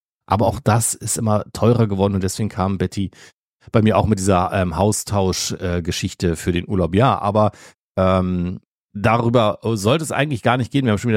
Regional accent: Germany; Nein, das ist bei uns nicht so.

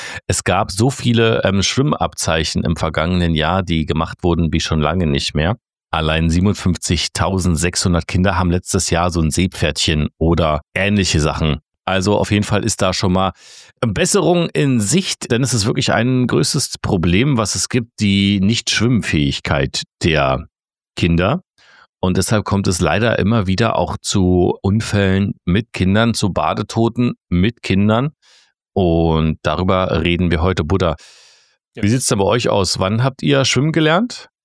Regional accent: East Germany, Germany; Das gab es bei uns im Osten nicht.

